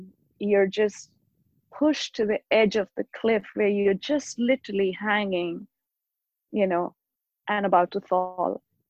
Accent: Ludhiana, Punjab, India; In India. I grew up in India, in northern India, Punjab, Ludhiana.

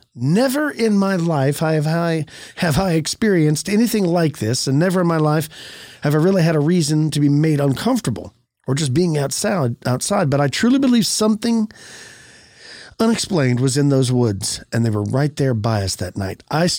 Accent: Florida, United States; We're from Florida, so it's just unfamiliar to us.

